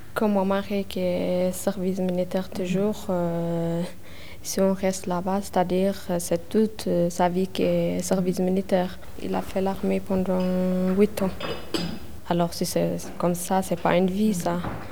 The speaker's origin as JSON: {"language": "French", "country": "Eritrea", "second_language": "French", "moved": "yes", "lives_now": "La Chaux-de-Fonds, Switzerland", "said": "Je viens d'Érythrée. Depuis 2008, je suis en Suisse alors. J'habite à La Chaux-de-Fonds."}